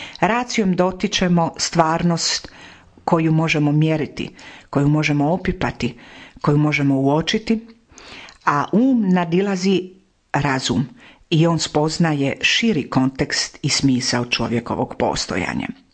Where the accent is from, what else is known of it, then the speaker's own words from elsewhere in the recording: Dalmatia, Croatia; A mi Dalmatinci volimo ljeto, sunce, more.